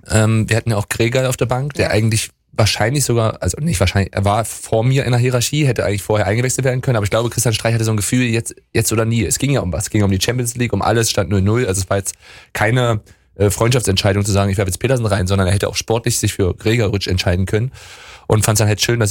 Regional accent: East Germany, Germany; now in Freiburg, Germany; Also ich komme ja aus dem Osten, DDR-Kind, aber wohne auch im Osten von Freiburg.

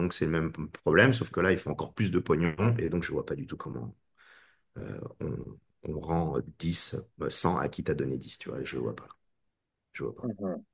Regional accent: France; moi, je suis français et aux États-Unis

